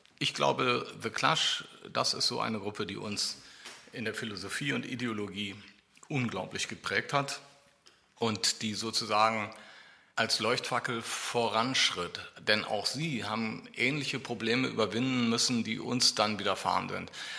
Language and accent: German; Düsseldorf, North Rhine-Westphalia, Germany; Wir haben im Vorort gewohnt, damals hieß das ja alles noch Düsseldorf-Nettmann. Mhm. Ich bin in Düsseldorf geboren, wir haben eine Zeit lang gegenüber vom Eisstadion gewohnt, in einer kleinen Wohnung.